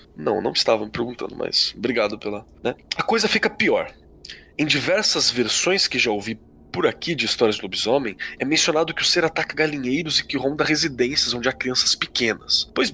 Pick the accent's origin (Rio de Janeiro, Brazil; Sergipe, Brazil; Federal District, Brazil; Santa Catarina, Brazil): Santa Catarina, Brazil; Mafra; Abraço pro pessoal de Mafra que tá ouvindo agora. Bota aí no comentário. Sou de Mafra.